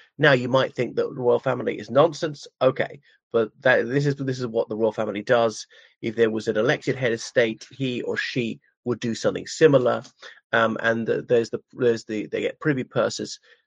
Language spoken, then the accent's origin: English; Ireland; Hello everybody … from Ireland.